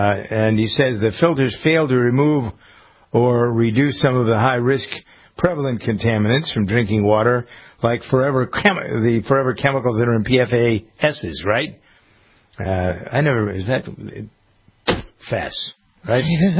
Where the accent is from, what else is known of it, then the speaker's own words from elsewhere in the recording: New England, United States; accent: New England; There's the Brita, here I am, my New England accent